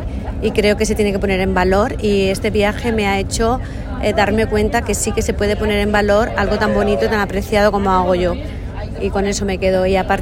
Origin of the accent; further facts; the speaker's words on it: Las Pedroñeras, Castilla-La Mancha, Spain; soy de Las Pedroñeras, capital del ajo, Cuenca.